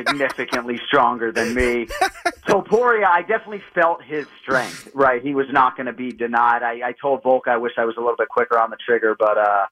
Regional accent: Boston, Massachusetts, United States; Like I say, man, I grew up in Boston. I'm not a martial artist.

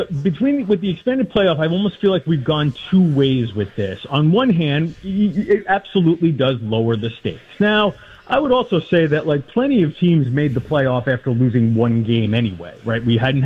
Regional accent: New York City, New York, United States; You know, I grew up in Queens, and my father was an old-time New York Giants fan.

